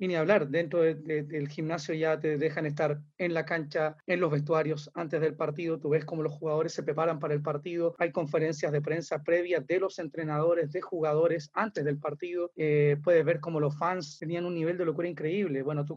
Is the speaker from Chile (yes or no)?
yes; Valdivia, Los Ríos, Chile; Y yo aquí soy del sur de Chile, de una ciudad que se llama Valdivia, que es muy basquetbolizada como todo el sur de Chile, donde hace mucho frío y llueve mucho